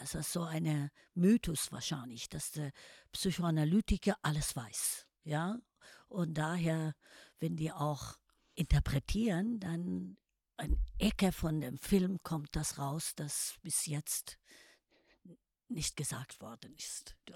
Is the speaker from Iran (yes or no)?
yes; Iran; German is a second language; now in Germany; was das in meiner Heimat los ist im Iran